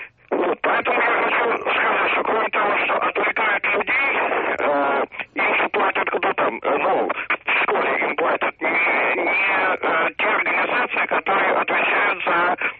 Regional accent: Moscow, Russia; я из Москвы.

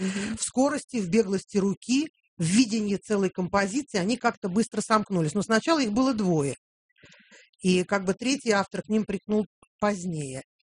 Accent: Tashkent, Uzbekistan; moved away as an adult; also born or lived in Tetyushi, Russia; now in Moscow, Russia; Родился в Тетюшах на Волге, да. Потом пожил долгое время в Ташкенте, умудрился кончить там школу вместе с Чуйковым.

